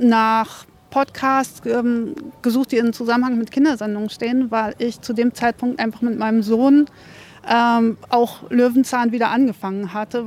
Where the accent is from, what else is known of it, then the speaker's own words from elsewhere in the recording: Spandau, Berlin, Germany; Ich komme aus Spandau, das ist tatsächlich nur eine halbe Stunde entfernt